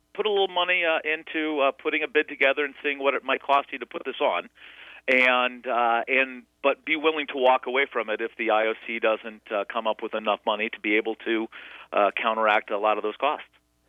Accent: Colorado, United States; I grew up in Colorado, but I have skied in Utah

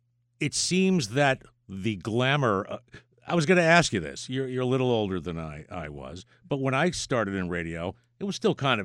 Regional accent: Delmar, New York, United States; I'm from Delmar.

